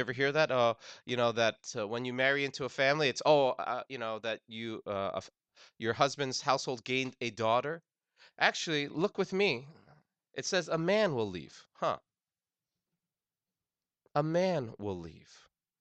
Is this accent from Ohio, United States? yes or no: no; New Jersey, United States; now in Virginia, United States; I was up in New Jersey where my parents still reside. I grew up in New Jersey, as Pastor Ken mentioned.